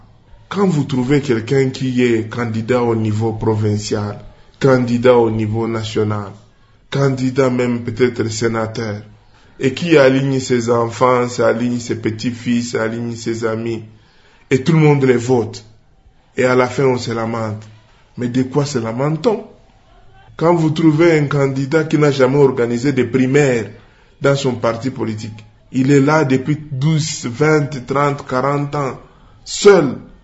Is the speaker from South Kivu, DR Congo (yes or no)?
yes; Bukavu, South Kivu, DR Congo; la situation socio-politique que nous vivons en général chez nous au Congo et en particulier ici chez nous à Bukavu.